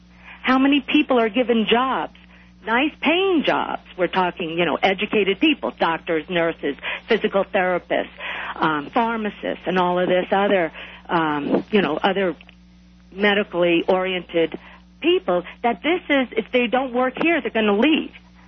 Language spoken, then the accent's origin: English; New York, United States; I am from New York, so I know what that man was talking about.